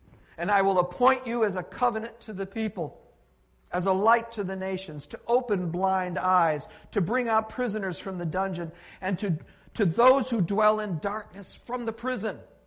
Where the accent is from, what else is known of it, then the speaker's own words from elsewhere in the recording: New York, United States; I grew up in New York State